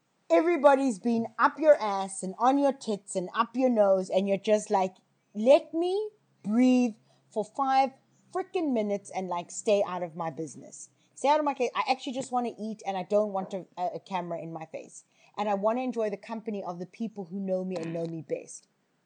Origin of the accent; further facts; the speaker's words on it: South Africa; as a South African, I see this very, very differently from you guys.